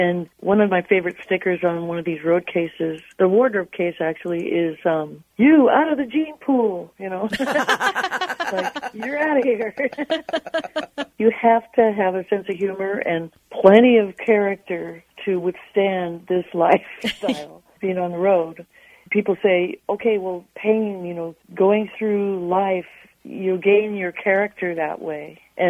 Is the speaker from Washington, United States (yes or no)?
yes; Seattle, Washington, United States; I came from Seattle, all of us musician friends from Seattle